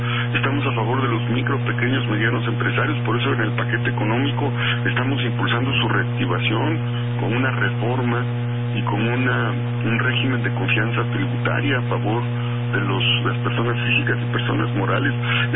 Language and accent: Spanish; Mexico; Somos mexicanos y amamos a nuestro país.